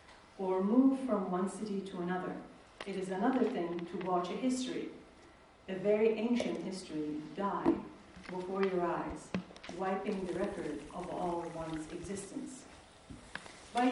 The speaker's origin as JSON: {"language": "English", "country": "United States", "said": "given that I come from America, and my president is not a polite man"}